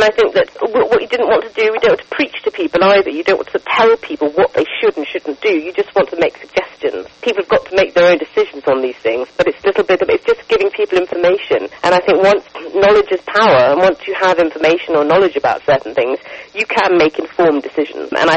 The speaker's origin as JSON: {"language": "English", "country": "Thailand", "tie": "born or raised there", "also_born_or_lived": "Los Angeles / New York", "said": "I grew up in Thailand, my husband's from Jamaica, I lived in Los Angeles and New York"}